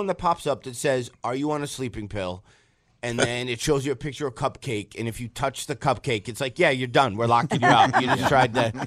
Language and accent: English; Detroit, Michigan, United States; I'm from Detroit. I'm not classifying that as a truck.